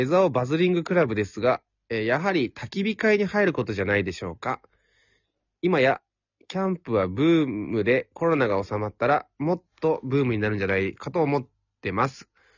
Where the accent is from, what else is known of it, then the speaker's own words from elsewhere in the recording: Edogawa, Tokyo, Japan; 僕ら江戸川区出身の本当にシティボーイですからね。